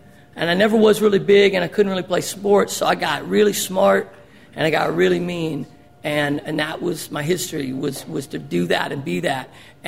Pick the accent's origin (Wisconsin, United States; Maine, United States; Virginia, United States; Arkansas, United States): Arkansas, United States; Newport; telling somebody that I was from Newport, GD, Arkansas